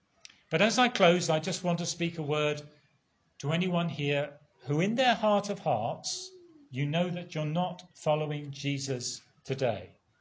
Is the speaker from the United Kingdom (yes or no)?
yes; England, United Kingdom; In my home country in England, you can go to almost any village or town and you will see somewhere a memorial.